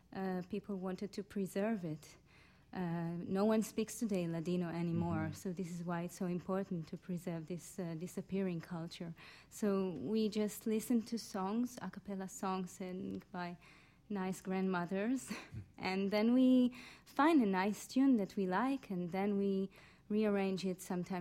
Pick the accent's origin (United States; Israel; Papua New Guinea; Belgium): Israel; I was born and raised in Israel, knowing the song in Hebrew.